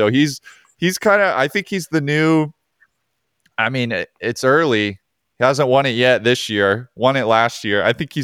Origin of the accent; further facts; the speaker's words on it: Alabama, United States; I hate Auburn. I'm from Alabama. I hate Auburn. My family's Virginia fans.